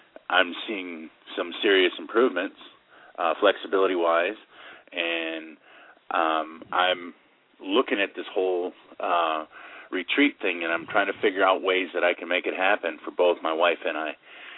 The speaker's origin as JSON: {"language": "English", "region": "Michigan", "country": "United States", "said": "Michigan."}